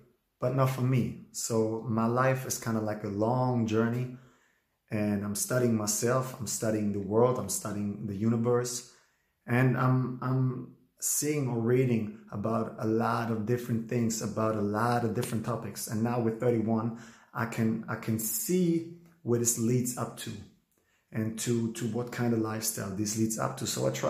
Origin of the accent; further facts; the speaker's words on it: Germany; English is a second language; I'm a Polish guy, but I was raised in Germany. My mother left Poland with me inside of her and my big sister. I'm 31.